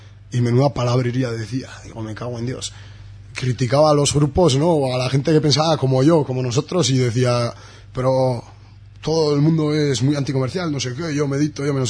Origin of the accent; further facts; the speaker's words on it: Liedena, Navarre, Spain; Yo soy de Liedena, que es un pueblo que viven 100 personas